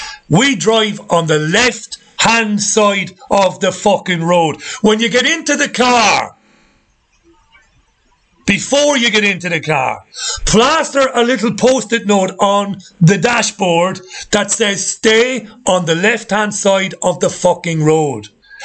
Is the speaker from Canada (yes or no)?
no; Ireland; now in United Kingdom; By us, I mean people who live in the UK. Because I ain't no Brit. I'm Irish, but I live here. I'm part of the collective.